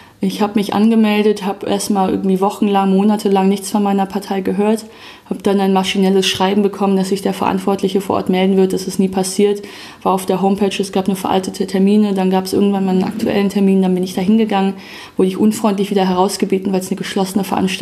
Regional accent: Wuppertal, North Rhine-Westphalia, Germany; ich bin 28 Jahre alt, komme gebürtig aus Wuppertal

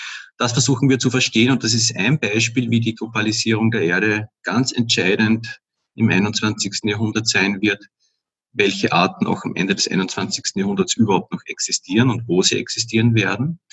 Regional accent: Upper Austria, Austria; now in Vienna, Austria; Ich komme eigentlich aus Oberösterreich, bin halt vor etwa 20 Jahren, eigentlich schon über 20 Jahren nach Wien gezogen und lebe jetzt auch schon seit ziemlich vielen Jahren hier in Währing. Also ich fühle mich auch als Währinger.

